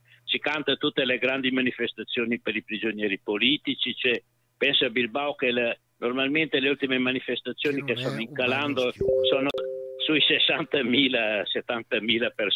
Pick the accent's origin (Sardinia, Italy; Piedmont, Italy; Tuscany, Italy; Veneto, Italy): Sardinia, Italy; Non siamo italiani e non lo saremo mai, perché siamo sardi.